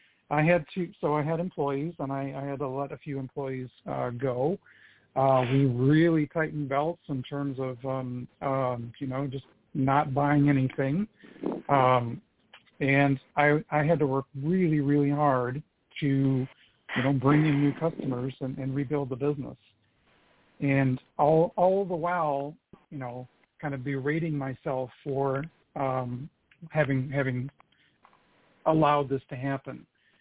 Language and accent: English; Grand Rapids, Michigan, United States; I'm from Grand Rapids, so I'm just down the street from you.